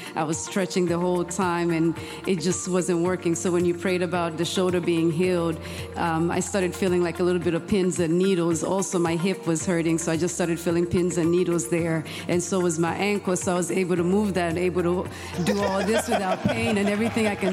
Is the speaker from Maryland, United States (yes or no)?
yes; Baltimore, Maryland, United States; I'm from Baltimore, Maryland.